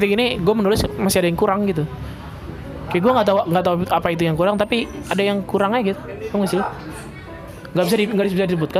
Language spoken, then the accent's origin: Indonesian; Indonesia; accent: Javanese Ngapak; gue orang Jawa ngapak ya.